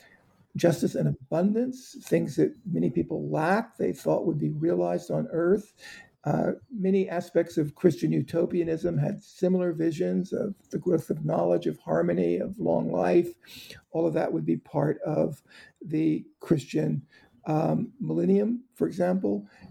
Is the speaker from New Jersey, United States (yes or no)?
no; Georgia, United States; I grew up in South Georgia. I even remember seeing wave after wave of American fighter jets flying south into Florida during the Cuban Missile Crisis, right over the island I grew up on.